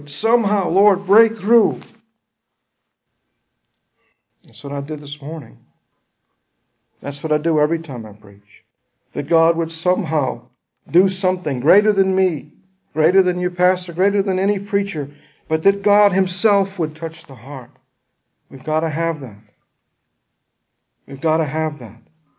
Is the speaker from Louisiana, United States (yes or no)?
yes; New Orleans, Louisiana, United States; I'm from New Orleans, and it's common to see people in the French Quarter